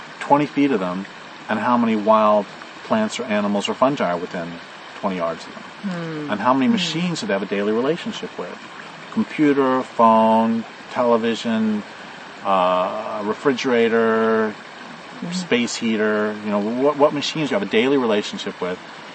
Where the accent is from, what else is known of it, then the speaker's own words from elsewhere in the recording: Colorado, United States; I grew up in Colorado, and I mean, to this day, it is hard for me to hear the sound of a meadowlark without tearing up